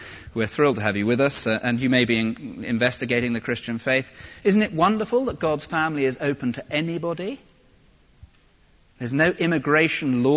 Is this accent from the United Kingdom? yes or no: yes; United Kingdom; I mean, I take it I'm a member of the British people on the basis of my birth.